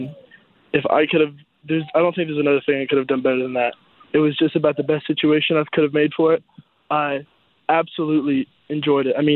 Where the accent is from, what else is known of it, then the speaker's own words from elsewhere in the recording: Erie, Pennsylvania, United States; I did. I grew up in Erie, Pennsylvania.